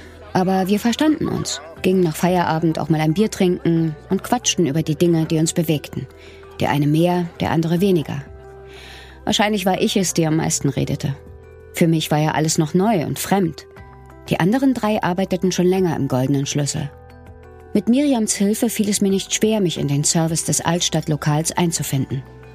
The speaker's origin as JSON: {"language": "German", "region": "Berlin", "country": "Germany", "tie": "born or raised there", "said": "Gerade in meiner Heimatstadt Berlin stellte man lieber billige Hilfskräfte ein."}